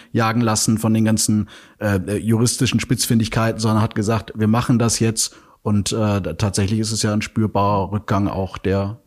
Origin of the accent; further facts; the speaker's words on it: Bavaria, Germany; sage ich auch als Bayer